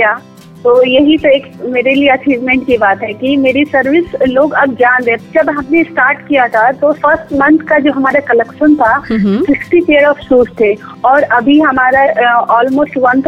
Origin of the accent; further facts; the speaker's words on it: Patna, Bihar, India; और मैं पटना बिहार से हूँ